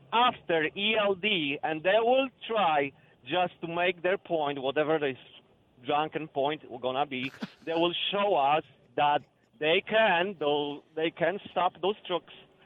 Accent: Poland; moved away; I came from Poland. I ran out of communism.

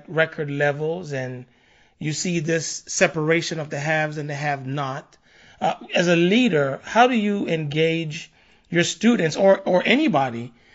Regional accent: Jamaica; what I experienced growing up in Jamaica.

